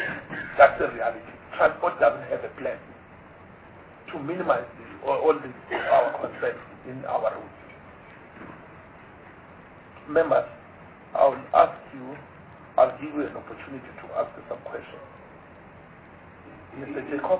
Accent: Bethal, Mpumalanga, South Africa; born there; English is a second language; Myself, I was born in Bethal.

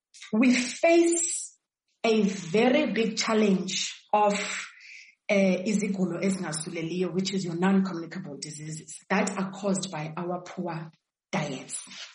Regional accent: Mthatha, Eastern Cape, South Africa; I am from Mthatha in the Eastern Cape.

